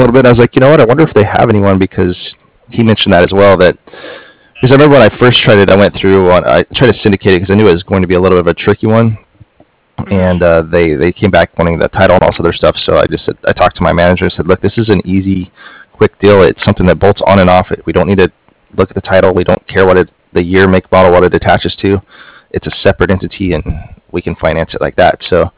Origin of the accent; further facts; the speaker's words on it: Stephenville, Texas, United States; moved away as an adult; Well, I was born in Stephenville, though. That's where I was born at.